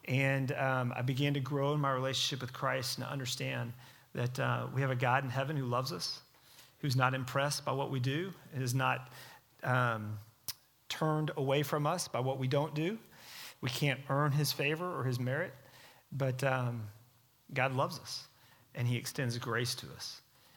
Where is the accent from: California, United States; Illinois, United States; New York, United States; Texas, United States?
Texas, United States; Dallas; I grew up here in Dallas, Texas.